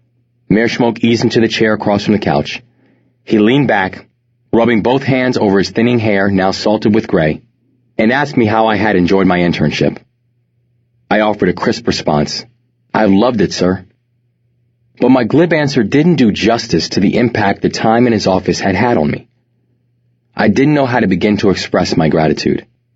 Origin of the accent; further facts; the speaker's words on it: Bronx, New York, United States; born or raised there